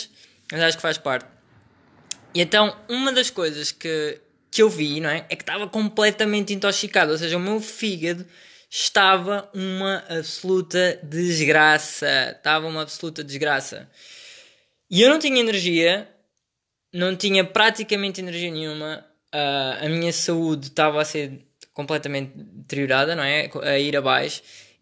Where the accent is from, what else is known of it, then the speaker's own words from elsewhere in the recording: Montemor-o-Velho, Coimbra, Portugal; Eu, desde muito cedo que cresci em Montemor-o-Velho